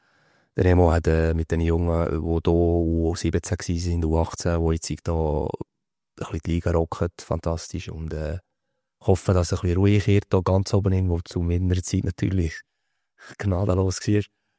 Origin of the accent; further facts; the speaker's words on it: Lucerne, Switzerland; Ich denke, ich bin zuerst mal dann auch in Luzern gewesen. Ich bin in Luzern aufgewachsen.